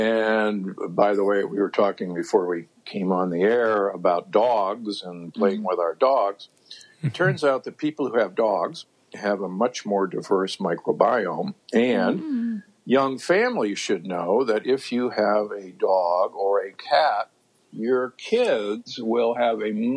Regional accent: Omaha, Nebraska, United States; And that makes me cry because I grew up in Omaha, Nebraska.

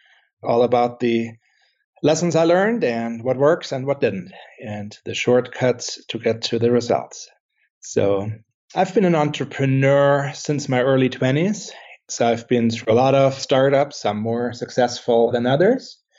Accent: Germany; English is a second language; originally, I'm from Germany

